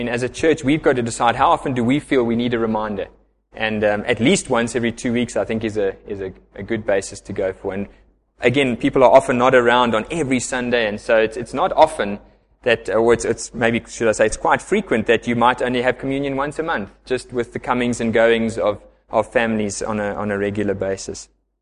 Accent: Pretoria, Gauteng, South Africa; Growing up in Pretoria, which is very Dutch Reformed

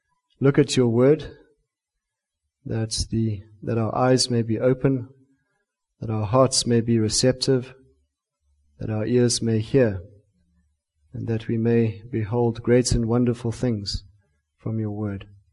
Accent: Western Cape, South Africa; And I'm from the Cape originally.

